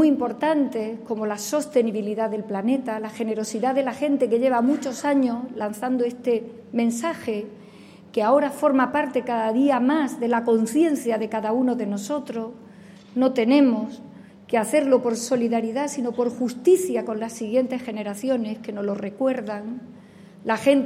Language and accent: Spanish; Córdoba, Andalusia, Spain; Yo, en el punto intermedio, que para eso soy cordobesa y me puedo ahorrar ese mal rato sevillano.